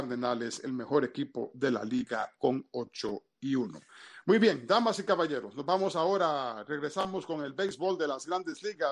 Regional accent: Washington, District of Columbia, United States; yo te voy a decir una cosa, yo me crié en Washington.

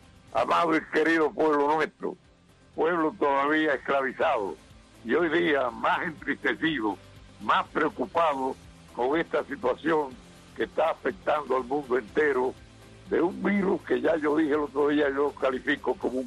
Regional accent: Cuba; Somos los periodistas cubanos en el exilio

